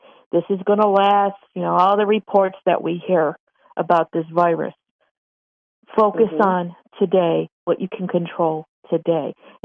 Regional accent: Buffalo, New York, United States; I'm not from a big city. Okay. I'm from Buffalo, New York. Nothing.

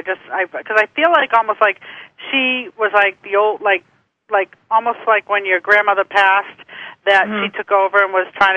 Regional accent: Boston, Massachusetts, United States; Okay, Trisha from Boston. Okay, right in my hometown.

